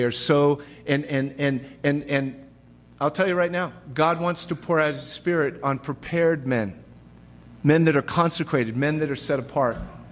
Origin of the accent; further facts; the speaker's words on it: California, United States; I grew up in Orange County, which means that I grew up on rock. I could throw a rock and hit Calvary Chapel, Costa Mesa.